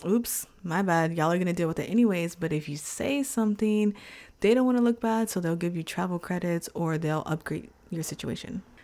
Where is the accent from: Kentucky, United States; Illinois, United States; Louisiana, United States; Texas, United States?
Texas, United States; I know, like, we're from Texas. 81 is nice.